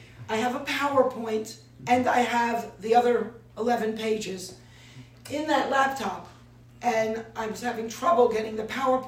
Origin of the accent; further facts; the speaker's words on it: Baltimore, Maryland, United States; born there; Listen, I was born in Baltimore. I know about crabs.